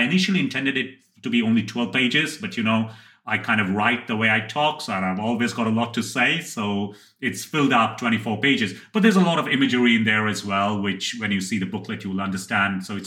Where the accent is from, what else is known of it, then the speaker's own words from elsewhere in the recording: Kolkata, West Bengal, India; October, Kolkata or Calcutta, however you call it, is the place to be. This is an unashamed plug for my hometown